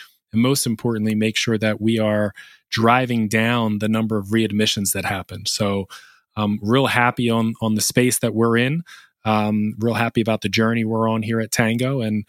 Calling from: Pennsylvania, United States; I'm actually joining you from my home office here right outside Philadelphia in Pennsylvania.

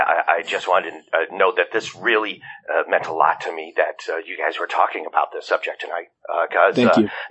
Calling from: Atlanta, Idaho, United States; from Atlanta, Idaho.

